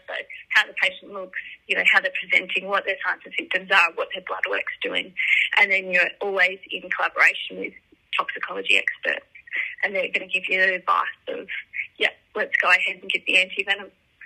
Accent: Victoria, Australia; oh, hey, I'm a nurse from Vic, like, just wanted to pop in and see what goes on in here

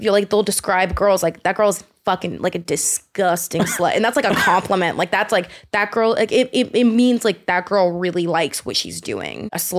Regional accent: Austin, Texas, United States; No, I'm from Austin.

